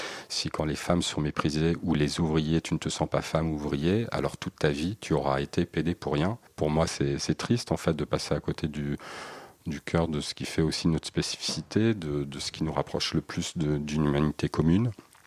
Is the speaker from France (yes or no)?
yes; Paris, Île-de-France, France; puisque je suis de Paris